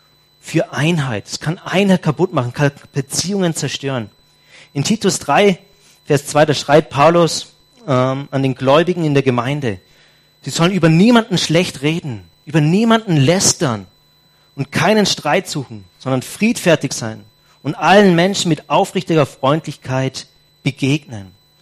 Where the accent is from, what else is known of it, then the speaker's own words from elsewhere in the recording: Papua New Guinea; Wir sind ja als Missionarsfamilie in Papua-Neuguinea aufgewachsen